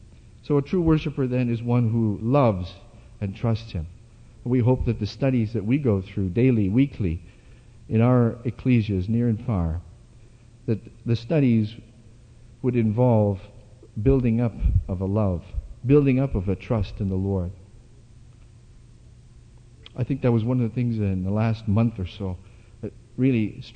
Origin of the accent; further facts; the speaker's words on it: Canada; I come from Canada, I'm from a different country. I come to this country and I say we can share two countries.